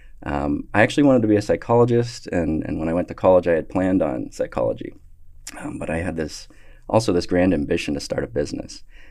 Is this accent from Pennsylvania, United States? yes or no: yes; Erie, Pennsylvania, United States; I have been born and raised in Erie, Pennsylvania, this little city that's between Pittsburgh and Buffalo and Cleveland, and we just rock things from this little town. And I came up in Pennsylvania with a big family.